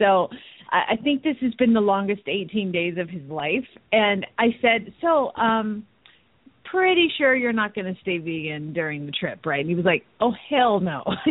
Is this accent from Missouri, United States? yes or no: no; Phoenix, Arizona, United States; from Phoenix, Arizona.